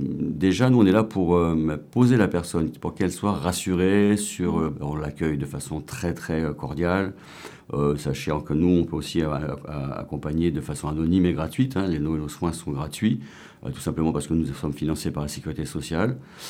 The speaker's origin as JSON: {"language": "French", "region": "Brittany", "country": "France", "said": "Moi, je suis breton, par exemple, et en Bretagne"}